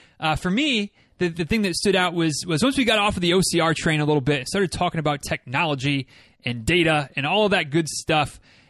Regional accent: Michigan, United States; from growing up in Michigan, like I said, and going to Canada, not super regularly

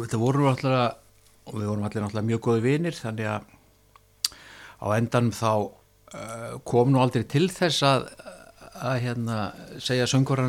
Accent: Neskaupstaður, Eastern Region, Iceland; mjög gott og gaman að alast upp á Neskaupstað

